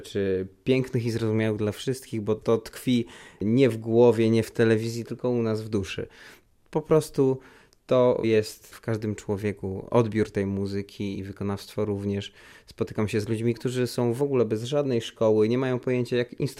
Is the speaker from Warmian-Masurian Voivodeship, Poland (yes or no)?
yes; Ełk, Warmian-Masurian Voivodeship, Poland; Pochodzę z Ełku i pod Ełkiem mój tato się urodził na wsi. No, wieś dosyć duża